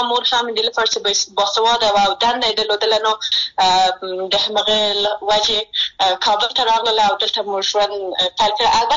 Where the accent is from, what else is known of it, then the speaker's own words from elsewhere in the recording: Maidan Wardak, Afghanistan; زه د میدان وردګ ولایت څخه یم، او لوړ زده کړې مې د خپل خوښې په پوهنځي کې کړې دي. ژورنالیسته یم